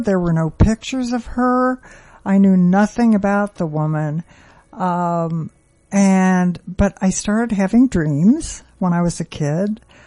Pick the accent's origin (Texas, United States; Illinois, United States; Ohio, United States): Ohio, United States; Springfield; I grew up in Springfield, Ohio, a small town between Dayton and Columbus.